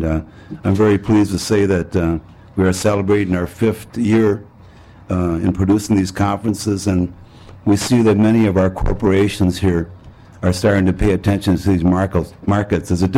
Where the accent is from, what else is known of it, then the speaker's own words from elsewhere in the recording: St. Paul, Minnesota, United States; I was born and raised here in St. Paul. My parents arrived from Mexico here, like many other immigrants, in 1930, found work in the stockyards in South St. Paul.